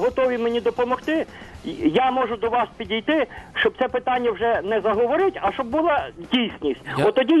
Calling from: Kyiv, Ukraine

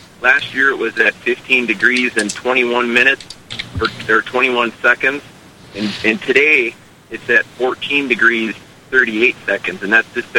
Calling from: Idaho, United States; I am doing this from North Idaho.

